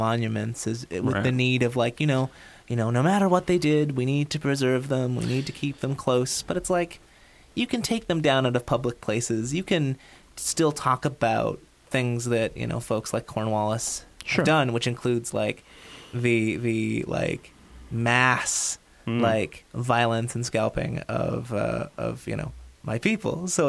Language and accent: English; Newfoundland and Labrador, Canada; I'm originally from Newfoundland